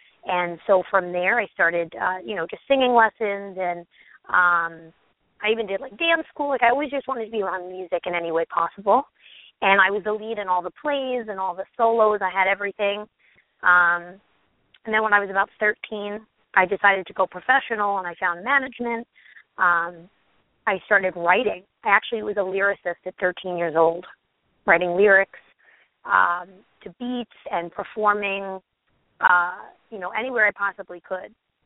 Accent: Brooklyn, New York, United States; I come from Bensonhurst, Brooklyn.

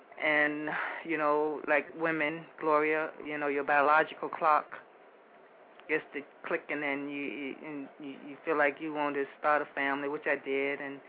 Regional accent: Roosevelt Field, New York, United States; also born or lived in Richmond, Virginia; Okay, well, I originally come from Roosevelt Field, New York. Then we moved to Richmond, Virginia. And basically, my mother put me into, you know, music at a very young age.

